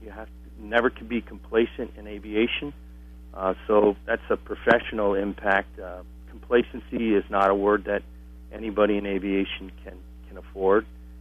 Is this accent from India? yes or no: no; United States; I've never seen such unity as an American of what I saw in New York City.